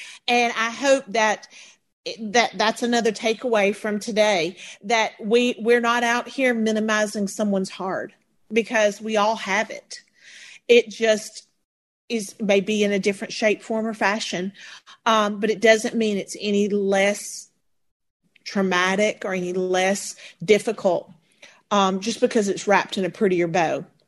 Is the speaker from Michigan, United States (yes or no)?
no; Indiana, United States; Hi, Lauren. I'm from Indiana.